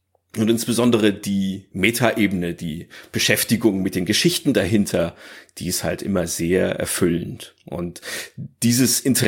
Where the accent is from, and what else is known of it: Northern Germany, Germany; born or raised there